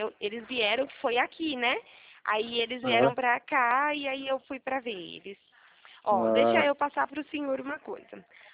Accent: Araras, São Paulo, Brazil; eu sou da cidade de Araras, interior do estado de São Paulo.

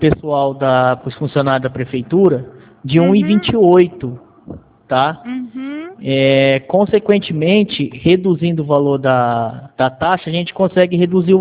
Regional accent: Votuporanga, São Paulo, Brazil; Não, eu sou aqui de Votuporanga também.

